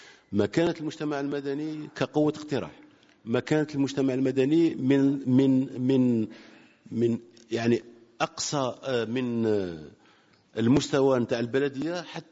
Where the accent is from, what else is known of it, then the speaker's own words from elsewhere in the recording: Algeria; وأنا متيقن بأننا كجزائريين كمجتمع جزائري نعتز بصحفيين وصحفياتنا